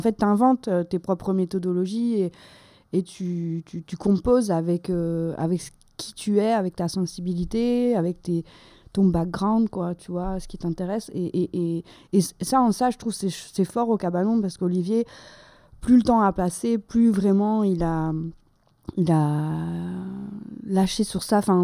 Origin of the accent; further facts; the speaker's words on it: Grand Est, France; now in Marseille, France; moi, à la base, je suis Lorraine, tu vois.